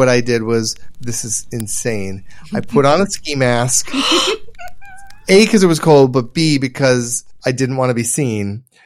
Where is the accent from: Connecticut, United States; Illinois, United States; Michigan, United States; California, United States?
Michigan, United States; No, I grew up in Michigan.